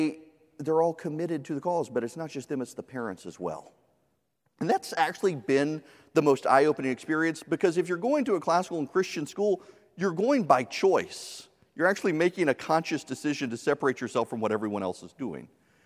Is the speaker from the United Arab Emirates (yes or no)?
yes; Dubai, United Arab Emirates; I grew up in Dubai.